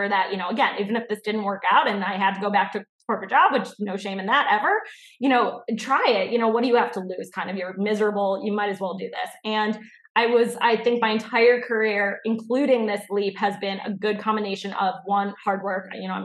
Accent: Chicago, Illinois, United States; They were across the country. I'm from Chicago. So they were in Chicago. I was in California.

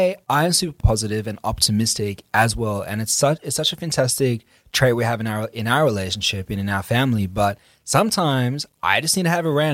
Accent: South Africa; growing up in South African culture back when I grew up is generally a bit of a pessimistic culture. It's a bit of a pessimistic country.

